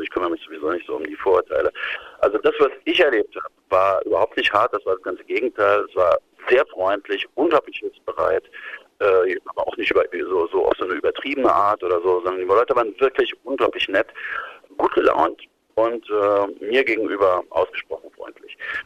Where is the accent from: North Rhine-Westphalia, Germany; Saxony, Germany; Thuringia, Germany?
Saxony, Germany; Dresden; born or raised there